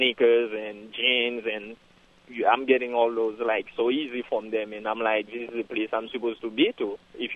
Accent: Haiti; now in United States; Yes, I came here from Haiti 10 years ago, exactly 10 years ago, and I became a U.S. citizen last year.

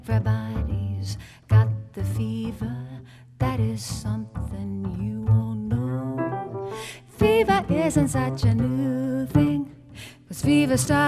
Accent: Newcastle, New South Wales, Australia; North of Sydney, yes.

